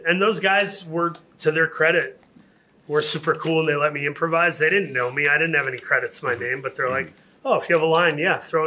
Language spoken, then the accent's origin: English; Saginaw, Michigan, United States; I'm from Saginaw, Michigan. Like, I grew up with those guys.